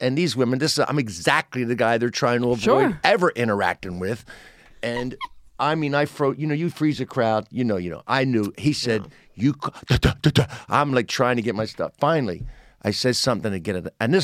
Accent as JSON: {"language": "English", "town": "Pennsville", "region": "New Jersey", "country": "United States", "said": "Pennsville, New Jersey, a small town in South Jersey."}